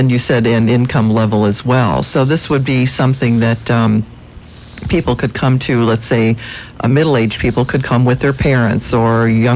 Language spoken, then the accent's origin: English; Chicago, Illinois, United States; I was born and raised in the Austin neighborhood, so that was just due west of you there. But, yeah, that's Chicago's a great place